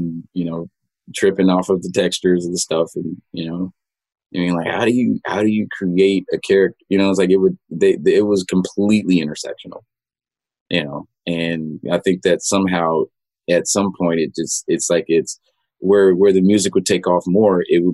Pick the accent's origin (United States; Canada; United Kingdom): United States; Compton, California; Yeah, I'm from Compton.